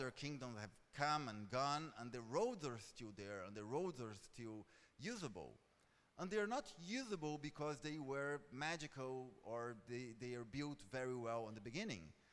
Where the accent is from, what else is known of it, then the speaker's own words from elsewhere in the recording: Brazil; English is a second language; I come from Brazil, and in Brazil there's literally nothing that's more than 500 years old